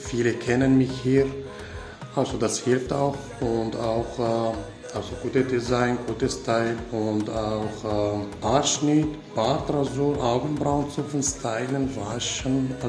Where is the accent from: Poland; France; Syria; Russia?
Syria; now in Austria; ich bin Kurde aus Syrien, bin seit 2015 da, also 2016 angefangen zu arbeiten in Österreich.